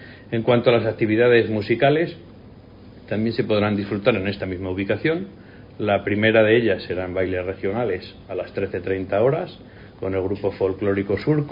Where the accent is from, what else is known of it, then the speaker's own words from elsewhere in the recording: Castile and León, Spain; nuestra identidad, nuestra cultura y nuestros logros como castellanos y leoneses.